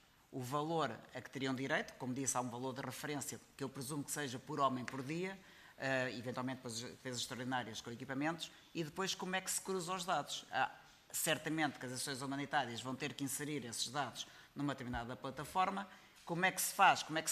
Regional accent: Portugal

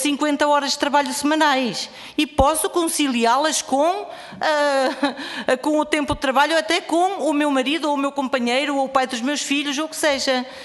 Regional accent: Chaves, Vila Real, Portugal; eu sou transmontana e, portanto, é de Chaves mesmo. Eu sou de Chaves

